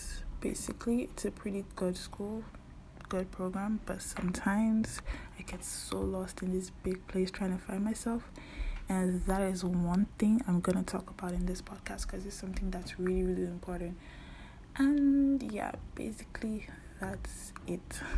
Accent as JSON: {"language": "English", "country": "Nigeria", "lives_now": "Canada", "said": "I'm Nigerian. I'm Igbo. That's my tribe in Nigeria. Currently, I live in Canada for school."}